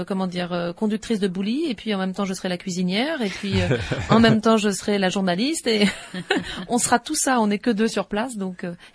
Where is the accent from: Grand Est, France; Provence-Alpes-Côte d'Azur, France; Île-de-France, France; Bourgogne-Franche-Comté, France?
Grand Est, France; Strasbourg; moi je suis artiste, on est strasbourgeois, on est tout ça à la fois